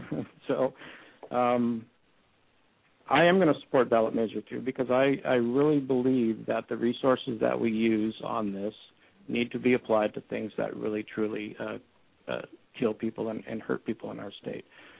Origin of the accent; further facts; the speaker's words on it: Ketchikan, Alaska, United States; In my hometown of Ketchikan, we have young people who are dying because of methamphetamines and heroin.